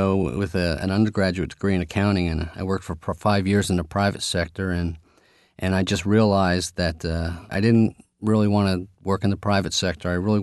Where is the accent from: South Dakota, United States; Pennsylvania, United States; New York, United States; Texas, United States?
New York, United States; go back to New York, my home state